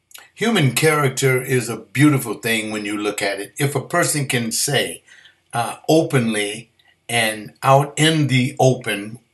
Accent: United States; I'm doing better than most people that live all over the globe, because I'm an American and I'm here.

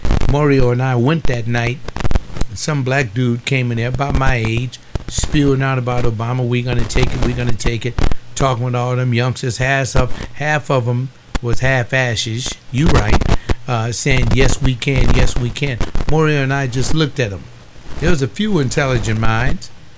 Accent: Los Angeles, California, United States; It made me think of the Hispanics that I grew up with in South Central Los Angeles here that I walked to school with when I was in the third and fourth grade.

